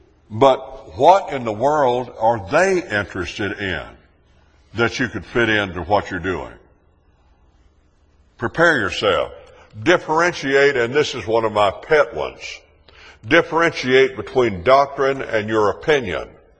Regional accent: West Virginia, United States; the church is in my hometown in southern West Virginia.

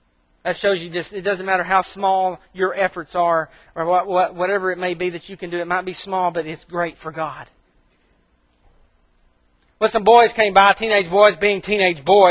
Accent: Mississippi, United States; Now, I come from Mississippi. I drank gallons out of a hose.

